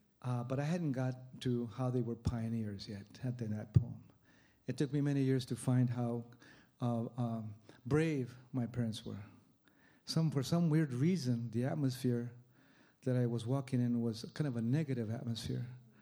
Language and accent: English; California, United States; Because I'm from California. This is Texas.